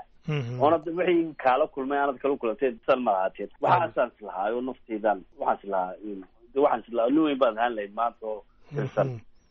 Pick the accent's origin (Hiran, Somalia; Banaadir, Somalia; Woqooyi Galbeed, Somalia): Woqooyi Galbeed, Somalia; Buligubadle; born there